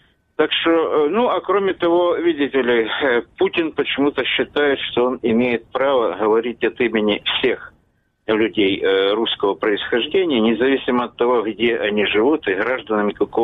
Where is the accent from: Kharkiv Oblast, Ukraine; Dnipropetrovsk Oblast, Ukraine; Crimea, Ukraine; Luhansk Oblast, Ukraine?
Crimea, Ukraine; Ну, я просто знаю это как крымчанин в 9 поколениях.